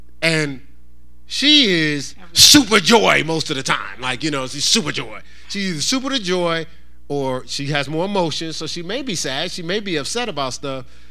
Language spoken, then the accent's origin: English; Newark, New Jersey, United States; He's from Arkansas. I'm from Newark, New Jersey.